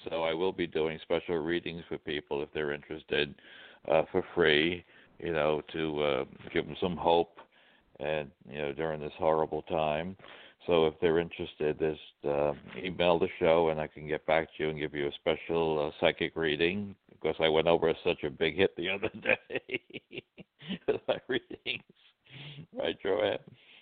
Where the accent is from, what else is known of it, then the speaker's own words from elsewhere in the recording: Brooklyn, New York, United States; Well, I'm from Brooklyn too.